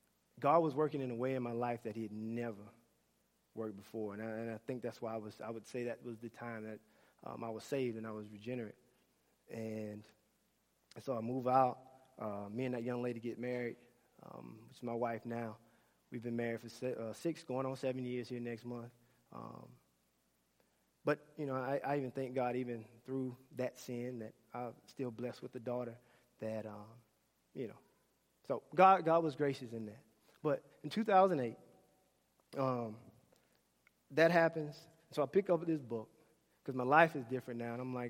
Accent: the South, United States; And as crazy as this may sound, me growing up in the South, I go to a church, and it's a multi-ethnic church.

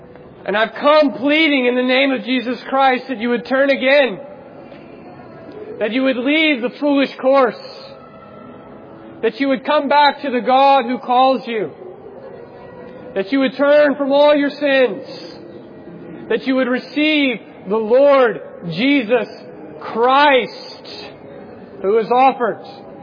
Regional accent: United States; I'm from America, and I'm here to come.

